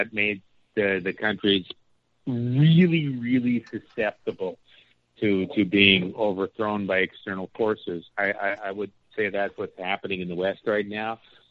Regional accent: Winnipeg, Manitoba, Canada; born there; now in Toronto, Canada; I live in Toronto, but I was born in Winnipeg.

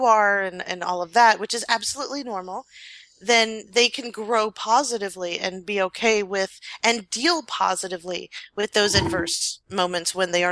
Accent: East Coast, United States; I'm from the East Coast.

